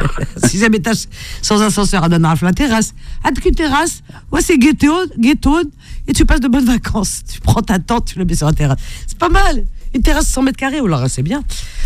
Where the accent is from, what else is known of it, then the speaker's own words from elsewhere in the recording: Algeria; Je suis Algérien, de toute façon, je ne suis pas chauvine.